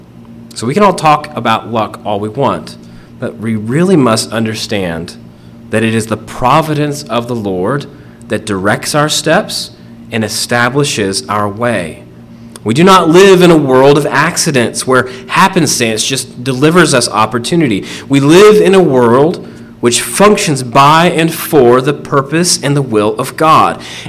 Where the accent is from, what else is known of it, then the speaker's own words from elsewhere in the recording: the South, United States; It's just I grew up in the South at the heyday of the Atlanta Braves, and that's what I wanted to do.